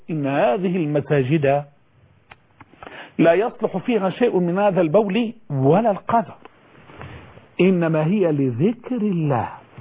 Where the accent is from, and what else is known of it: Egypt